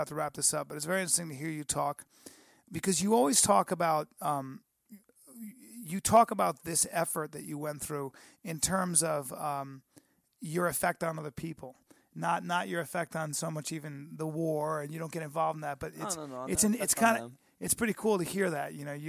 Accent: New York, United States; I'm from New York, and my buddy lost his brother in 9/11.

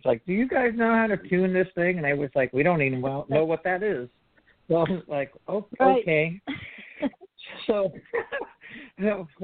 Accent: Long Island, New York, United States; also born or lived in Brooklyn / Queens; I was it was out in Long Island because that's where I was raised. I was born in Brooklyn

